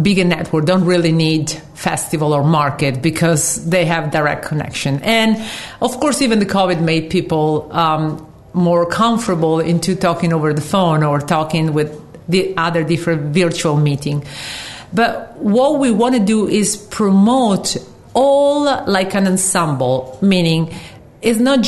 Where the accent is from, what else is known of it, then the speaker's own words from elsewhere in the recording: Italy; now in Los Angeles, United States; we are three ladies from Italy, even if I live